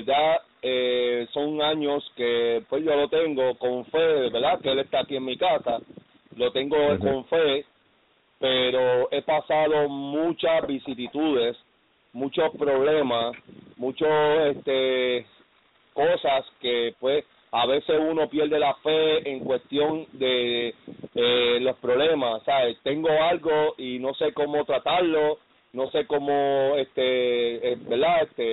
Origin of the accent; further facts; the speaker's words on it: Puerto Rico; Mi hermano, soy aquí de Puerto Rico.